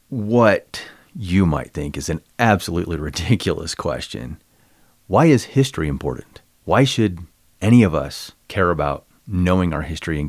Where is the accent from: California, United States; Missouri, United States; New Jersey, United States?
Missouri, United States; In the little town I grew up in Northeast Missouri, we had one until years after I was gone